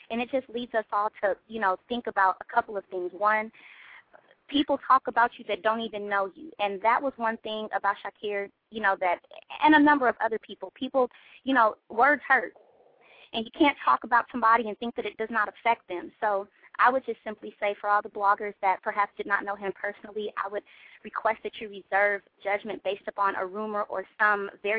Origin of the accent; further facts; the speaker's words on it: California, United States; I'm from the Bay Area, he's from the Bay Area